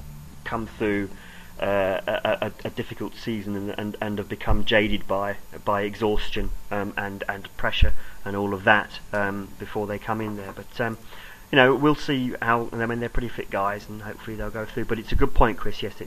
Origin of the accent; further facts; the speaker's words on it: England, United Kingdom; Well, as an Englishman, you kind of hope that would happen.